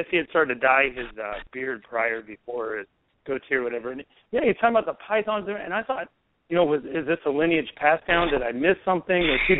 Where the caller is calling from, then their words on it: Nebraska, United States; Hey, Jim. … from Nebraska.